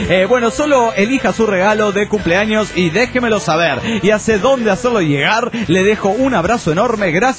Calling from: Arequipa, Peru; de Arequipa, Perú.

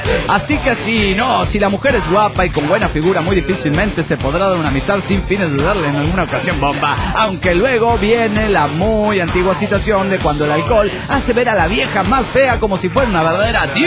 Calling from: Monterrey, Nuevo León, Mexico; de Monterrey, Nuevo León, México.

